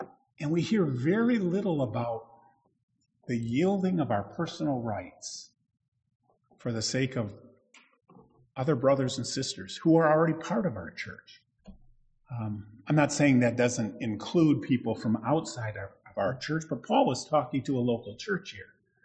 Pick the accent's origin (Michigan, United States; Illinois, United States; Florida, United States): Michigan, United States; Grandville; When I was growing up, I heard it all the time. I grew up in Grace Bible Church, believe it or not, but it was in Granville, Michigan.